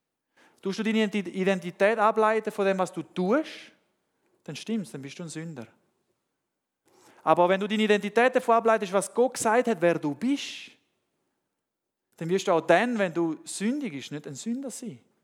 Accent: Panama; also born or lived in Germany / Switzerland; Und ich habe 20 Jahre in Panama gelebt. Ich bin dort aufgewachsen, ich habe zwar Deutsch gelernt, zu Hause, wir haben zu Hause Deutsch gelernt, bin dort in der Schule, ganz normal auf Spanisch. Und dann bin ich mit 21 in die Schweiz gekommen, zum Studieren.

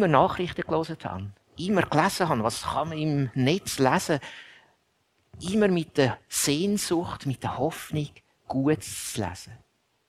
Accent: Switzerland; Wir bei uns in der Schweiz überlegen, ist es dann der zweite Durchgang.

